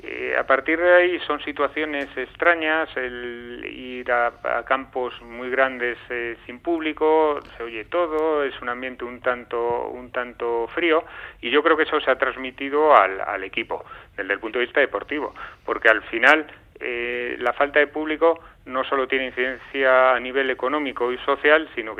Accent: Vitoria-Gasteiz, Basque Country, Spain; los dos somos de Vitoria y hemos crecido con el club, ¿no?

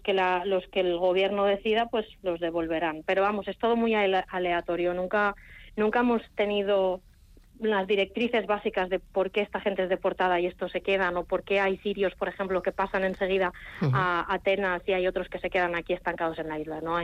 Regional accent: Valencia, Valencian Community, Spain; Yo soy de Valencia

